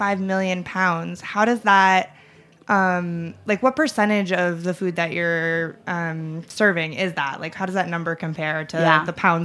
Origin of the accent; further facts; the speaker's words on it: Warwick, New York, United States; So I grew up in Warwick, which is right next to Chester.